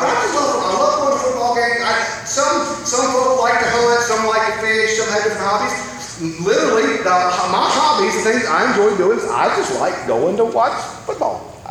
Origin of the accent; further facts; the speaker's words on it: the South, United States; Is one of the problems of growing up in the South, growing up where we grew up